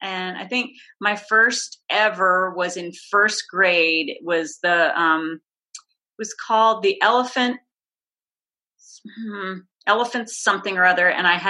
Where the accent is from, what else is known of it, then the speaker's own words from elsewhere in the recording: Lancaster, Pennsylvania, United States; It was at this place called the Fulton Opera House in my hometown of Lancaster, Pennsylvania